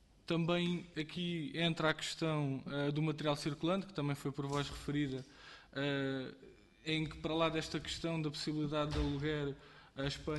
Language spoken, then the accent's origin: Portuguese; Torres Vedras, Lisbon, Portugal; sou de Torres Vedras, e para vir para Lisboa, não, realmente não é solução o comboio